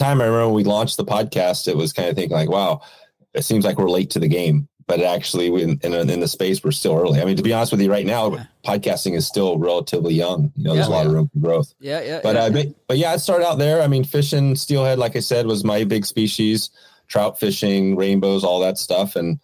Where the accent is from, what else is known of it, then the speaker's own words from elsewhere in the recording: Oregon, United States; And so I grew up in Oregon, and the Deschutes River is a big river down here. And, you know, I just grew up on the river.